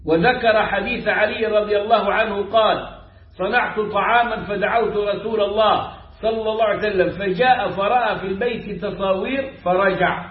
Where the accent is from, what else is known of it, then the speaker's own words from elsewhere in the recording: Upper Egypt, Egypt; هذه اللي قال الدب زي ما بيقولوا عندنا في الصعيد